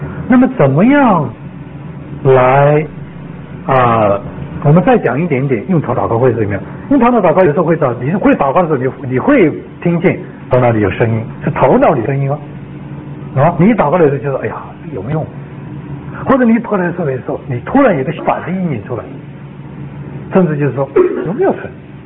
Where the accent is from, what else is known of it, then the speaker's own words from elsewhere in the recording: China; 你看我们中国人讲心思、心情、心智，都是跟心有关系